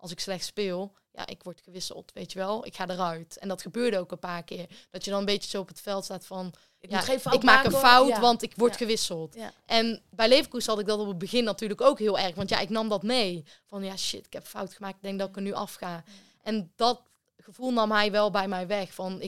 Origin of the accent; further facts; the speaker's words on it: Breda, North Brabant, Netherlands; Want ja, ik kom zelf uit Breda, het was net over de grens.